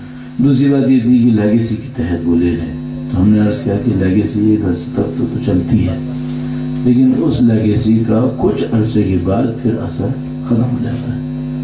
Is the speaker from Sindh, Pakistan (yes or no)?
yes; Karachi, Sindh, Pakistan; میں تو چلو رہنے والا ہی کراچی کا ہوں, تو میں اس آگ کے جہنم میں یہاں رہنے پہ مجبور ہوں